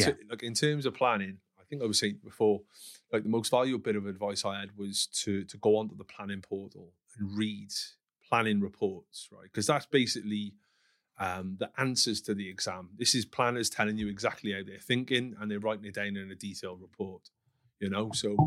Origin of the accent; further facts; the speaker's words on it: Wales, United Kingdom; also born or lived in Cheltenham / United States; I'm from Wales initially. I moved up to Cheltenham when I was in university. So I was there for like 4 or 5 years.